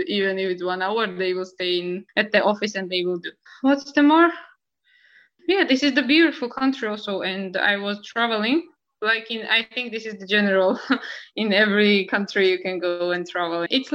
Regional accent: Georgia; I told them that I'm from Georgia. In Georgia, mostly we have a dark, like, brown color here.

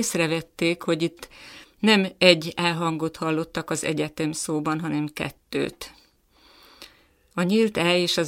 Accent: Nagykanizsa, Zala, Hungary; Én Nagykanizsáról származom

